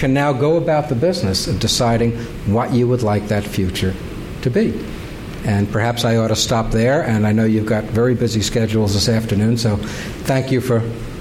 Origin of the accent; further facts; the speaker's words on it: United States; Now, I'm an American, so I've got my own views on what we ought to do in this country and all that.